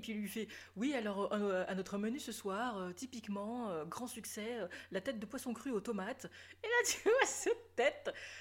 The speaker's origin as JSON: {"language": "French", "country": "France", "said": "Mais nous, en tant que français"}